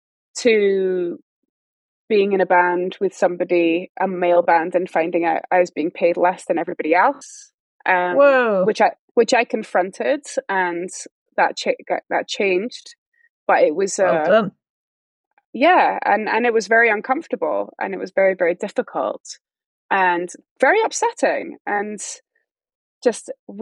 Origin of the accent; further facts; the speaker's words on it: Edinburgh, Scotland, United Kingdom; Same growing up in Edinburgh yeah. in the trad scene, there were guys, there were girls.